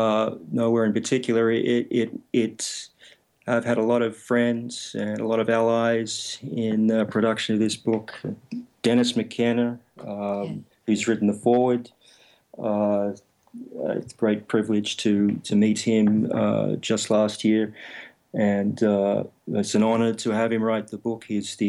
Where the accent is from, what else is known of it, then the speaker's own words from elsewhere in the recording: Australia; I grew up in Australia